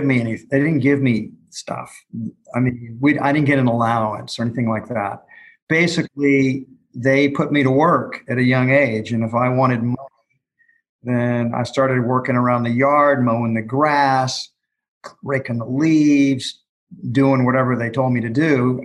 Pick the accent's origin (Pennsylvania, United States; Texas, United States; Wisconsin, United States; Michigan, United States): Texas, United States; Houston; Sure. I grew up in Houston, Texas. I'm 67 years old, so I was born in 1953. I grew up in a little suburb outside the main part of Houston.